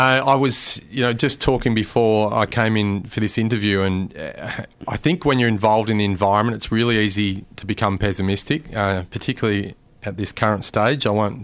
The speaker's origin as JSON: {"language": "English", "town": "Mildura", "region": "Victoria", "country": "Australia", "tie": "born or raised there", "said": "I grew up, you know, in a beautiful place on the mighty Murray River on King's Billabong"}